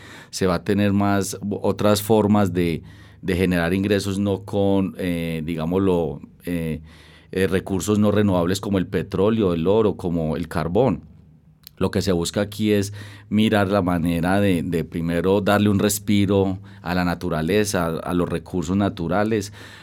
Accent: Colombia; de nosotros como colombianos

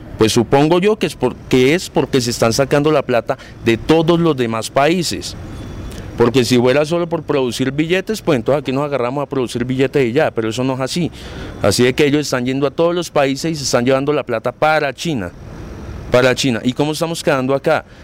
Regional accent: Colombia; Porque a nosotros como colombianos, qué pena decir la palabra

